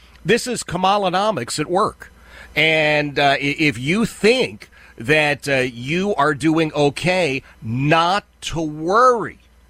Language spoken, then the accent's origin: English; Philadelphia, Pennsylvania, United States; I grew up in Oxford Circle, which was blue-collar neighborhood in Philadelphia. We're all Democrats. Everybody carried lunch boxes, you know, not so much briefcases.